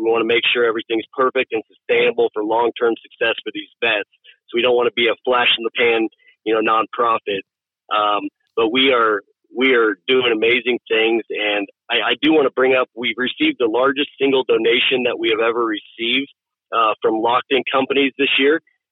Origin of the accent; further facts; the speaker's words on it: Kansas City, United States; it's the first one that I get to kind of bring to my hometown in Kansas City